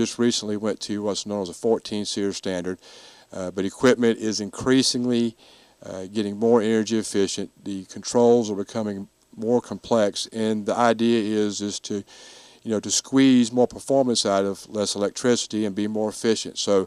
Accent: Franklin, North Carolina, United States; now in Greenwood, United States; I am from Franklin, North Carolina, and I still maintain a home up there and try to get up there as often as I can. But most of the time, I'm right here in Greenwood

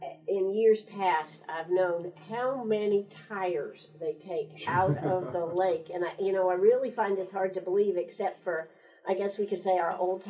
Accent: Maine, United States; That's right. I'm from Maine originally.

